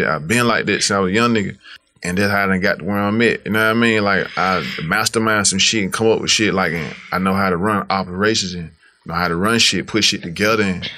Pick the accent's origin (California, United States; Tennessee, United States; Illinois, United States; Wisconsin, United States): Tennessee, United States; Memphis; Orange Mound, It's like I'm from South Memphis, brother. Mound 5 minutes away from my hood.